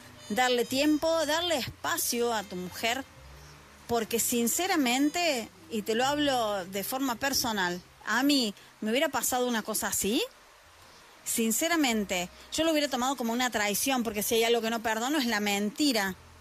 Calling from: Argentina; desde Argentina

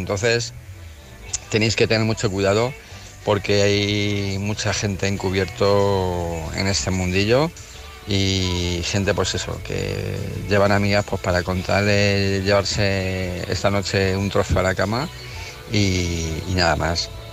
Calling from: Almería, Andalusia, Spain; de Almería.

